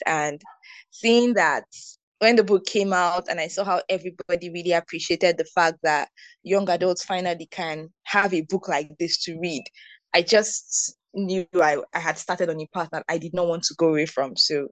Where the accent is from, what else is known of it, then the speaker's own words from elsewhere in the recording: Nigeria; By then, I had gotten to know who I really am, like my identity as a Nigerian, as an Igbo girl, and I loved every bit of it